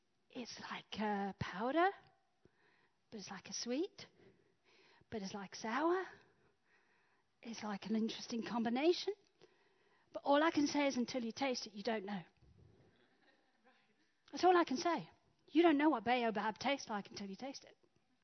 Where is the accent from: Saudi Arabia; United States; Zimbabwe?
Zimbabwe; When I grew up in Africa, in Zimbabwe, we used to have these trees called baobab trees.